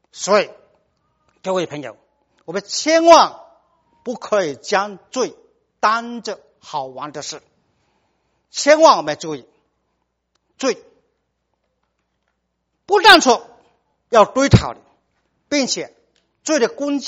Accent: China; 我们中国人骂人，我看是最那个最难听的话，最坏的话

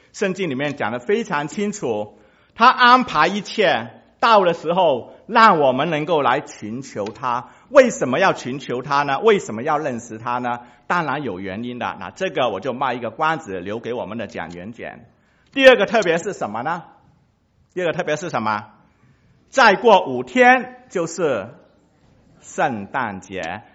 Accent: China; 我其实比较喜欢28，我是中国人嘛哈。

